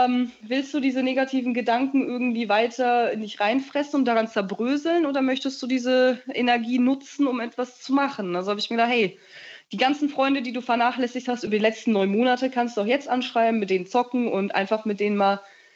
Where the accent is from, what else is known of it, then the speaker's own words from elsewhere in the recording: Germany; born there; Deutschland? Ich bin hier geboren, was willst du von mir eigentlich? Ich spreche perfektes Deutsch.